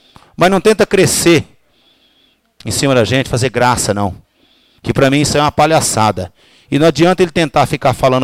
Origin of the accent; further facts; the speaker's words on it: Itaúna do Sul, Paraná, Brazil; Eu sou nascido na Itaúna, criado aqui. Meus filhos nasceram tudo aqui. Tá? E eu não tenho intenção nunca de sair de Itaúna. Que isso aqui é o meu lugar, é Itaúna do Sul.